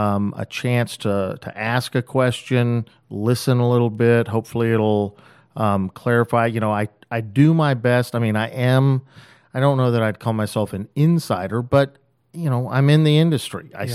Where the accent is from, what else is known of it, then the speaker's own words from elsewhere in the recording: Austin, Texas, United States; I wasn't born in Galveston, but went to Austin High, old Austin boy, worked at McBride's way back in the day.